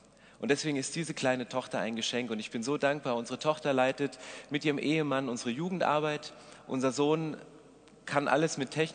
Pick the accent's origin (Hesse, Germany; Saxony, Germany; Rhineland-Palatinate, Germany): Saxony, Germany; Walddorf; Ich komme nicht aus der Schweiz. Ich bin aufgewachsen in der Nähe von Hernhut. Das ist ein ganz kleines Dorf, Walddorf heißt das. Und in diesem Dorf leben 800 Einwohner und es werden immer weniger.